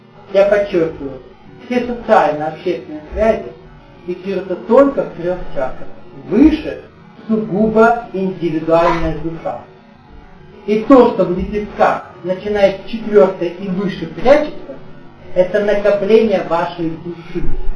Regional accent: Siberia, Russia; born there; я институт закончил на юге, я родился в Сибири.

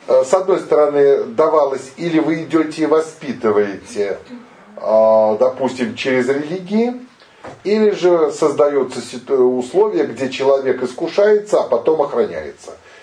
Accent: Russia; Национальность это россиянин. Вот я россиянин. Русский по духу.

